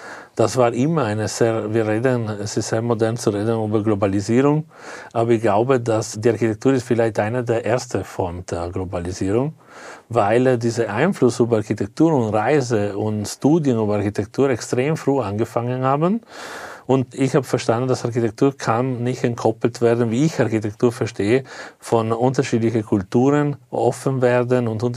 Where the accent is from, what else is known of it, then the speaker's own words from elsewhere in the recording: Trieste, Friuli-Venezia Giulia, Italy; Ja, also grundsätzlich bin ich in Triest aufgewachsen.